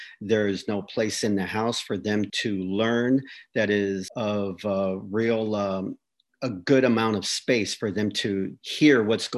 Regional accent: Calwa, California, United States; up to about when I was about maybe 8 or 9 or 10, I grew up in Calwa. I grew up among, you know, in a farm working family.

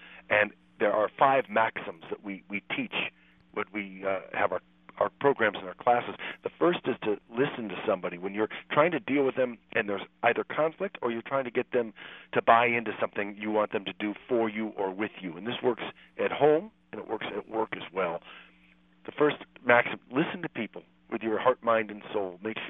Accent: Midwest, United States; growing up in the Midwest I was taught was rude, and that's interrupting.

